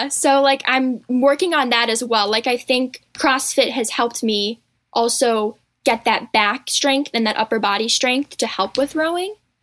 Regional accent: Massachusetts, United States; I'm 21. I'm from Massachusetts.

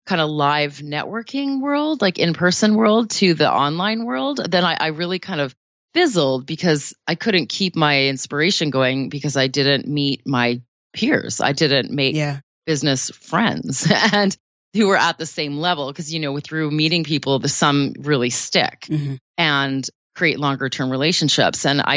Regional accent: Canada; I'm Canadian, I get to say niche.

